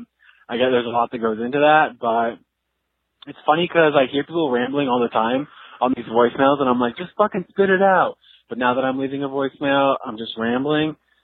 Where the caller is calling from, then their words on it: San Diego, California, United States; I'm calling from San Diego.